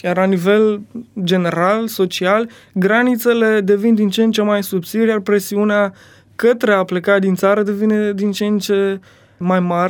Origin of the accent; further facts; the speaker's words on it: Romania; born there; dar suntem foarte norocoși că ne-am născut în România